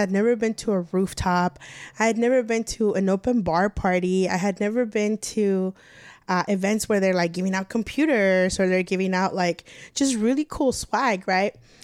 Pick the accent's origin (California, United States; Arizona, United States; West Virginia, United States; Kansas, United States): California, United States; El Monte; I grew up in El Monte, and my parents were not big fans of, like, going to places they didn't know.